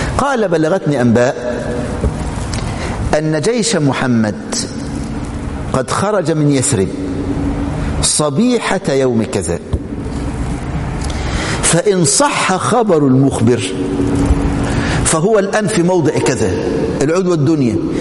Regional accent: Egypt; كان عندنا في مصر في الأربعينات

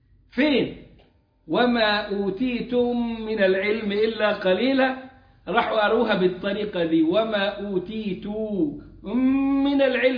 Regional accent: Egypt; ما فيش دلوقتي الشرقية دي إلا المنطقة الشرقية في السعودية والشرقية اللي عندنا في مصر

